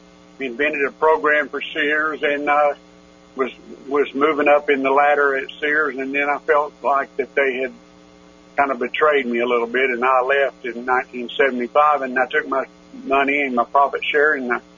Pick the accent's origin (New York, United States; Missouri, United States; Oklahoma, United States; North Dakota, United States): Oklahoma, United States; Oklahoma City; But I grew up in Oklahoma City, 18th and Grand Boulevard, not a wealthy family at all.